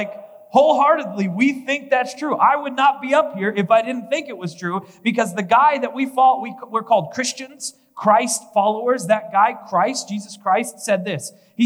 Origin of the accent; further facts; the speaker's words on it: Kansas City, Missouri, United States; I grew up in Kansas City, and so if you're wondering why I am a Chiefs fan, it's because everybody I knew was a Chiefs fan, right?